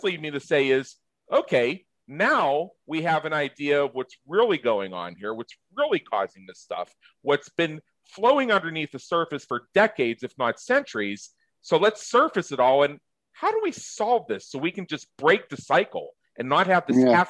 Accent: Pennsylvania, United States; Because I grew up just south of Pittsburgh.

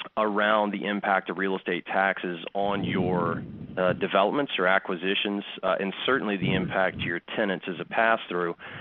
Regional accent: the South, United States; I grew up in the South, and my parents still love to shop there.

